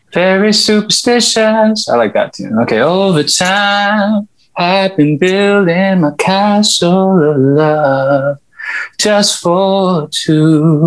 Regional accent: Singapore; also born or lived in Australia; So I was growing up as an Australian, and we moved to Singapore together as a family for work. And so I ended up growing up there, and now I'm still here.

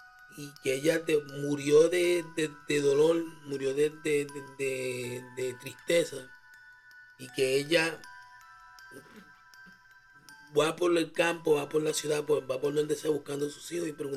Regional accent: Puerto Rico; Y me surgió la idea de sus historias de terror de cuando crecí en Puerto Rico.

